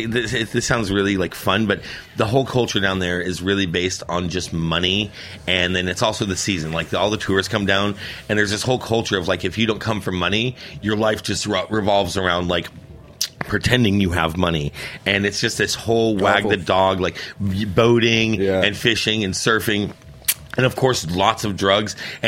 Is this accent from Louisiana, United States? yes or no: no; Palm Beach Gardens, Florida, United States; also born or lived in Wichita, Kansas; I was born in Wichita, Kansas, and then I moved to South Florida when I was about 7.